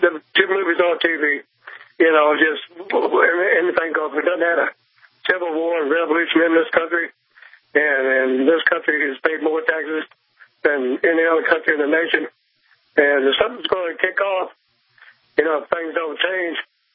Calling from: West Columbia, South Carolina, United States; Oh, yeah, I'm in West Columbia, man.

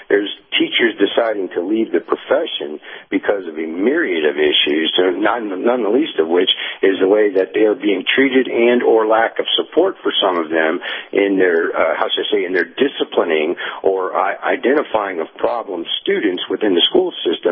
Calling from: Tennessee, United States; in East Tennessee.

